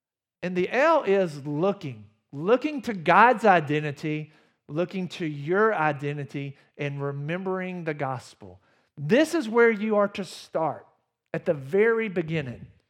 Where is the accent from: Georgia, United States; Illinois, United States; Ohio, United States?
Georgia, United States; Athens; I grew up in Athens, Georgia, and I drive home to see my family.